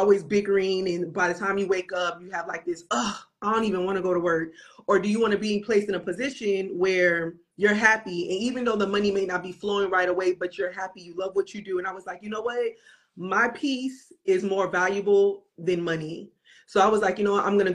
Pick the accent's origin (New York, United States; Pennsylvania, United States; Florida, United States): Florida, United States; I was born and raised in Florida, but my